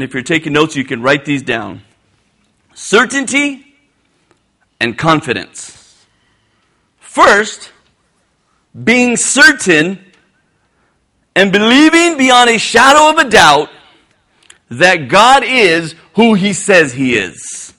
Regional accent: Bellflower, California, United States; but from where we're at, and we're from Bellflower, but from Baldwin Park, from Bellflower, is about a 30-minute drive with traffic.

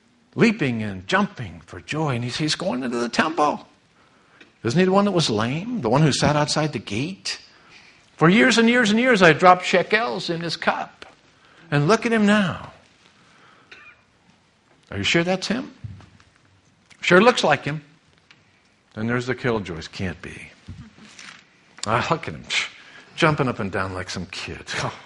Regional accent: La Puente, California, United States; also born or lived in West Covina; Oftentimes would be in church in West Covina where we grew up in La Puente area.

